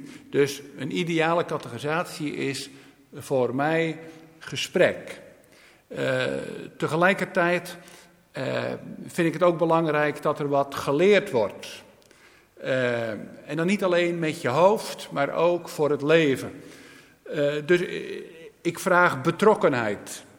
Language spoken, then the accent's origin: Dutch; Hazerswoude, South Holland, Netherlands; Wij komen uit het Groene Hart van Holland. Mijn vrouw is in Delft geboren, ik in Haarterswoude. Haarterswoude, een dorp in de buurt van Leiden, Alphen aan de Rijn. Zoals ik al zei, het Groene Hart. En mijn vrouw is in de stad Delft geboren, een stadse. En ik uit een dorp.